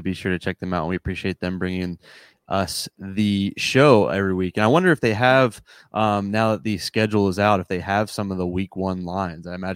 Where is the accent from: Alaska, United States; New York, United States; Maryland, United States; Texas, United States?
Maryland, United States; born there; now in Atlanta, United States; Yeah, well, so I was born in Maryland, and, you know, that was before the Nationals were a thing